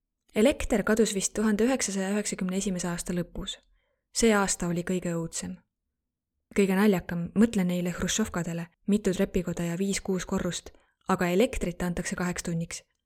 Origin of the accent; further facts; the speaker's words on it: Yerevan, Armenia; ma olen pärit Armeeniast. Sündisin 1981. aastal Jerevanis.